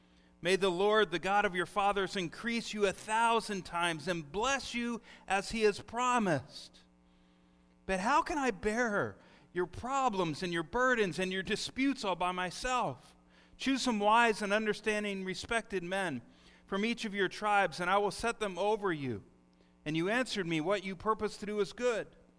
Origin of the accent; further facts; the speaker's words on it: United States; as an American, the only time we really hear about blessing is when you sneeze.